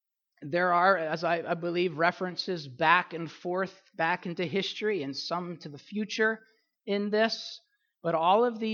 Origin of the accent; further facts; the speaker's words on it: Pennsylvania, United States; accent: Pennsylvania; And I know with my Pennsylvania accent, I may say wonders, but you know what I'm saying.